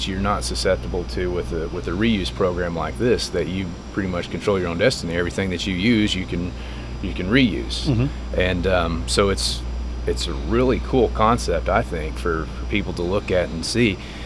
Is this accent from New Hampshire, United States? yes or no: no; Texas, United States; I'm from West Texas, and when I moved here